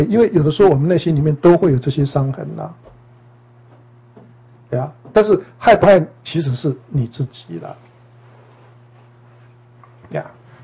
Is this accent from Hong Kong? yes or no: no; Taiwan; 就是说我们台湾人叫做“几没短几寸”啊